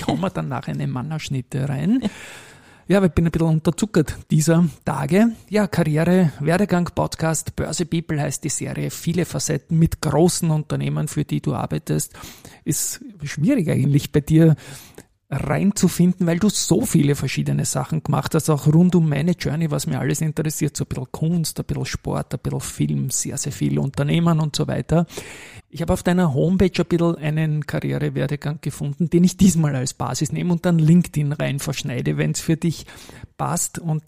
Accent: Vienna, Austria; Da wäre ich auch als Wiener stolz.

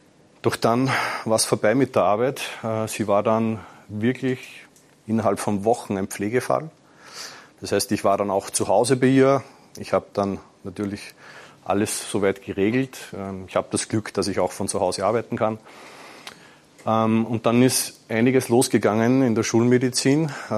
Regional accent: Austria; Ich hoffe, man versteht mich. Ich komme aus Österreich. Ich werde mich bemühen, nicht zu viel Dialekt zu sprechen. Ich werde jetzt im Oktober 46.

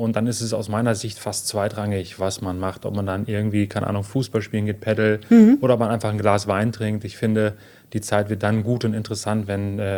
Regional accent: Telgte, North Rhine-Westphalia, Germany; Ich komme nicht direkt aus Münster. Also meine Heimat ist ein bisschen weiter, aber nicht viel weiter. Es ist in Telgte, also quasi vor der Haustür.

